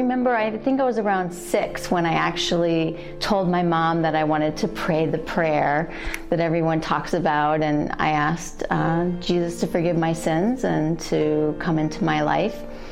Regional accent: Clarence Center, New York, United States; I grew up in Clarence Center, New York, and had that experience as a PK, missionaries in our home, people staying overnight

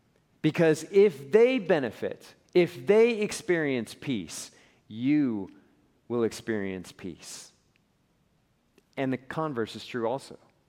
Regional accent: Colorado, United States; moved away as an adult; now in Houston, United States; I was sent here to Houston, Texas. Now, I was born and raised in Colorado.

